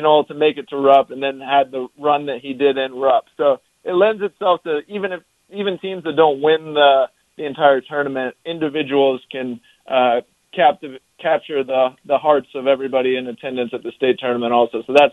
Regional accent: Lexington, Kentucky, United States; So I'm from Lexington, Kentucky, which is the second biggest city in the state. I guess it's comparable to Cedar Rapids. It's where University of Kentucky is. And I kind of grew up in a Lexington bubble, I tell people.

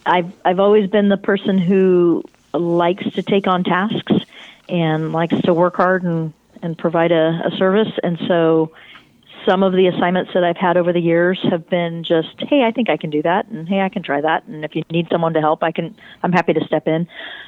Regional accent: San Jose, California, United States; also born or lived in Santa Clara / Chico; I grew up in the South Bay, down in Santa Clara, San Jose, and then moved up to Chico to go to Chico State my freshman year.

